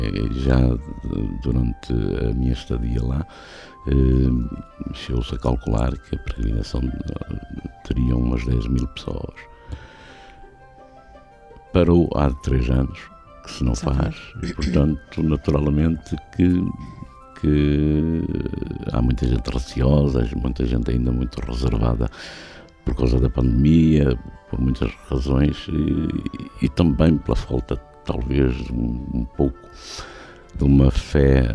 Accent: Santa Maria de Ouro, Norte, Portugal; Sou natural de Santa Maria de Ouro.

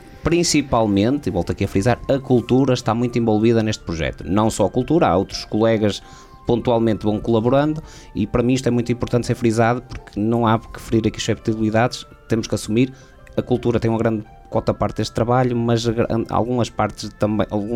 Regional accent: Póvoa, Portugal; Sou da Póvoa

